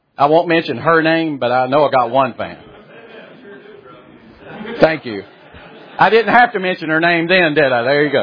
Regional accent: North Carolina, United States; See, I'm from North Carolina. I can preach a little bit, too.

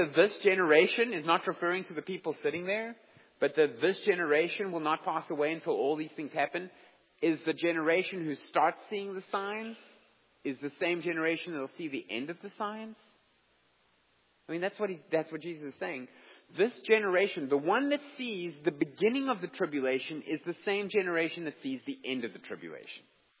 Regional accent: South Africa; This is something we were always very familiar with growing up in Africa, and you go to the Kruger National Park

